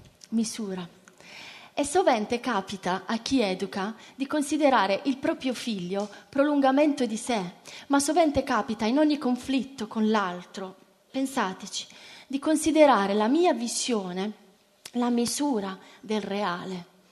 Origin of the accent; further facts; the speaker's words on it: Bari, Apulia, Italy; Io sono nata a Bari, una città dalla temperatura molto mite